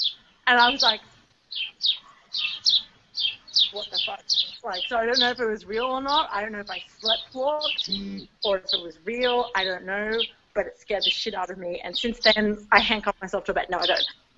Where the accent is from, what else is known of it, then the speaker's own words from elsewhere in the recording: Dubai, United Arab Emirates; I remember once when I was like 10, like when I was growing up in Dubai